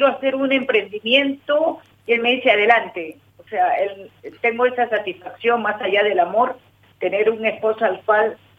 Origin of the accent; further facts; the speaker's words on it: Lima, Peru; also born or lived in Arequipa; mi región, ¿no? Que es Arequipa, que jamás la voy a olvidar, si bien es cierto, me he criado en Lima, pero amo mi tierra